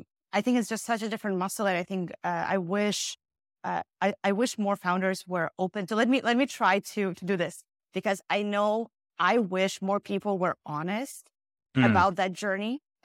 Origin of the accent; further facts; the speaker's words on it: Canada; now in United States; so I'm Canadian, moved to the Bay Area.